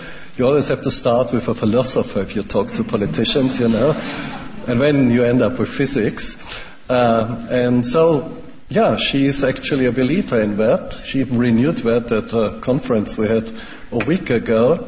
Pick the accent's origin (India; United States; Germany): Germany; English is a second language; Finally, because I'm coming from Germany now. Now in Germany, something very strange happened.